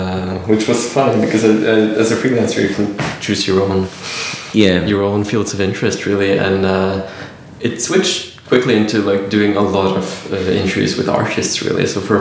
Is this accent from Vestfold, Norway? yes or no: yes; Holmestrand, Vestfold, Norway; Holmestrand. Went to school in Tønsberg, so yeah.